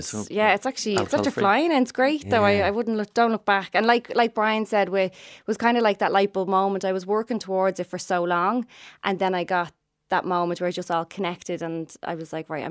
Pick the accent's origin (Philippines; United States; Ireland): Ireland; we would have I was celebrated with alcohol, like as most Irish families would.